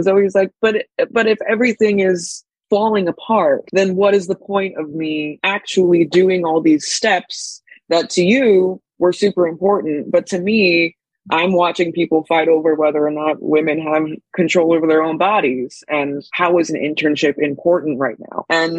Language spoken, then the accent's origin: English; San Jose, California, United States; So I am a Bay Area baby, born and raised. I grew up in San Jose.